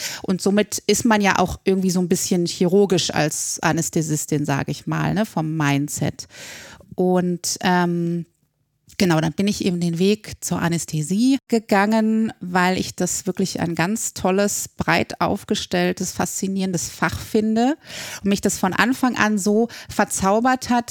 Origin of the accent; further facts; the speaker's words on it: Marburg, Hesse, Germany; also born or lived in Remscheid; Ich bin gebürtig aus NRW, ich bin in Remscheid geboren und dann aber relativ früh nach Marburg gezogen und dort dann aufgewachsen und dann hat mich die ZVS nach Gießen geschickt zum Studium.